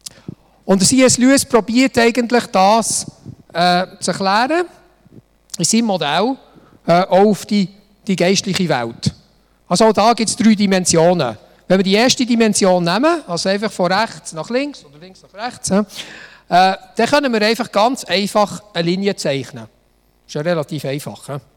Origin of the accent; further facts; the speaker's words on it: Switzerland; Und wir als Schweizer, wir wollen ja immer aktiv sein